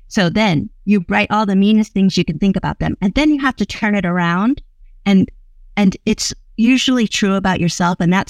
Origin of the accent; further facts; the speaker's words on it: Miami, Florida, United States; I'm from Miami, Florida, and I ended up in Idaho.